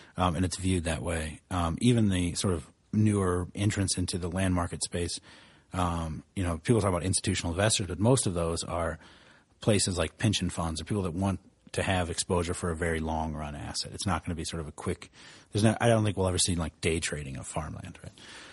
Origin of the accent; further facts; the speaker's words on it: Midwest, United States; I'm from the Midwest. We don't know the difference.